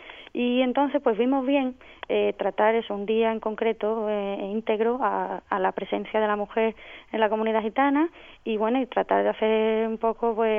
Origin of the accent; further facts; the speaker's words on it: Spain; somos españoles, los gitanos